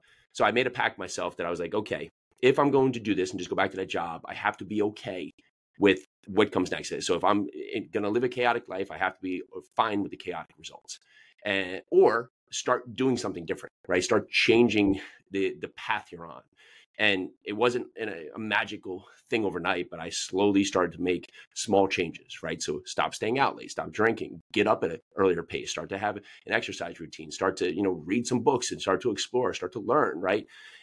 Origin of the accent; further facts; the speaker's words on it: New Jersey, United States; also born or lived in New York City; now in Tennessee, United States; I live down here just south of Nashville, Tennessee. I was born and raised up in New Jersey. You said we had like kind between your office up there. Lived in New York City for about 11 or 12 years.